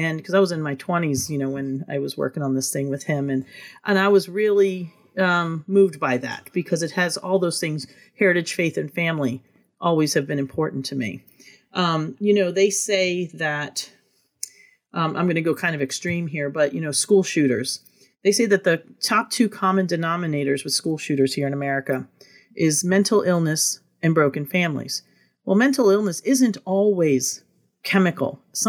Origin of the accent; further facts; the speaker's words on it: Italy; We're from Italy, but we have different traditions